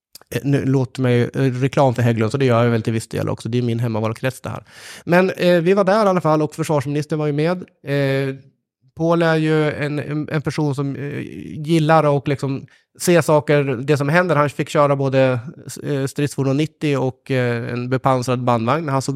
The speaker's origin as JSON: {"language": "Swedish", "town": "Sundsvall", "region": "Västernorrland County", "country": "Sweden", "tie": "born or raised there", "said": "Den första spårvagnen man tillverkade, den gick i min hemstad Sundsvall."}